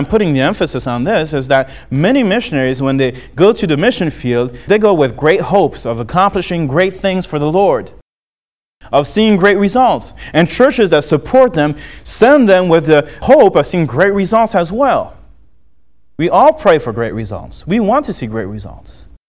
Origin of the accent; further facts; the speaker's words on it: France; Now, growing up in France